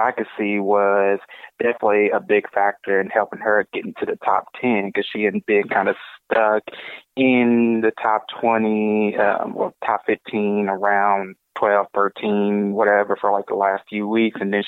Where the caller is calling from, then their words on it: Mission, Kansas, United States; I'm calling from Mission, Kansas